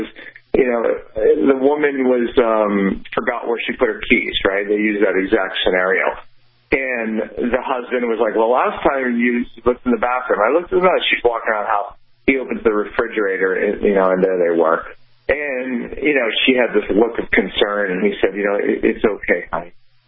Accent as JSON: {"language": "English", "town": "Pittsburgh", "region": "Pennsylvania", "country": "United States", "tie": "born or raised there", "said": "You know, I remember, I grew up in Pittsburgh"}